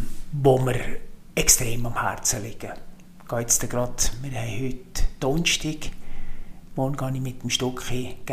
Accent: St. Stephan, Bern, Switzerland; Und eben in dem St. Stephan, wo ich aufgewachsen bin

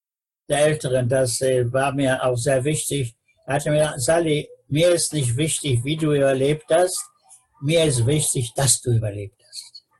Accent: Peine, Lower Saxony, Germany; born there; Also ich wurde eingeladen, von meiner Geburtsstadt Peine Anteil zu nehmen an die feierliche

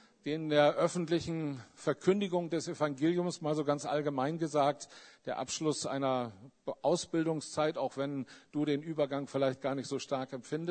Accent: Mülheim, North Rhine-Westphalia, Germany; Ich komme aus Mülheim

